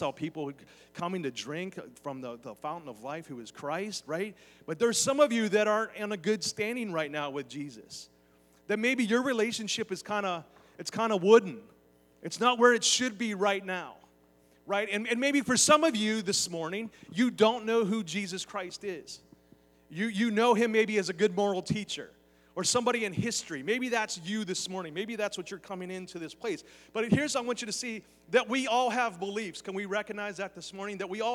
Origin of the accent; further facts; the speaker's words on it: Beaver Falls, Pennsylvania, United States; I'm from Beaver Falls, old steel mill town, you know, and there were certain beliefs there, you know.